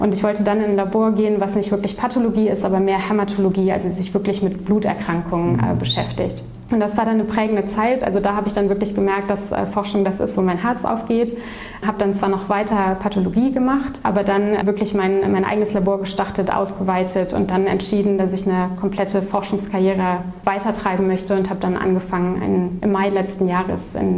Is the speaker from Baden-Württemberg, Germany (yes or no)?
no; Aachen, North Rhine-Westphalia, Germany; also born or lived in Bonn; Geboren bin ich in Bonn, aber dann sehe ich mich eigentlich schon lange als Öscher-Mädche, weil ich auch hier in Aachen groß geworden bin, in Aachen zur Schule gegangen bin, aus St. Ursula, damals noch komplette Mädchenschule.